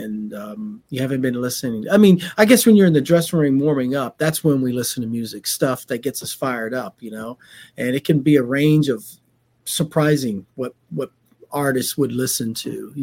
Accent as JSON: {"language": "English", "region": "Alabama", "country": "United States", "said": "Well, I'm from Alabama, as I mentioned, and my family, I come from a musical family"}